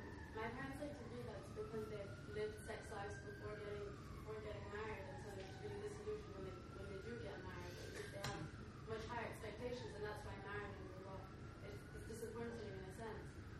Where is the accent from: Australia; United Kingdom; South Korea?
South Korea; English is a second language